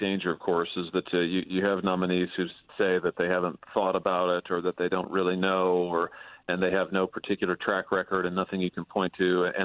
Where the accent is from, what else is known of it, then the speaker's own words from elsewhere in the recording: Missouri, United States; like my home state of Missouri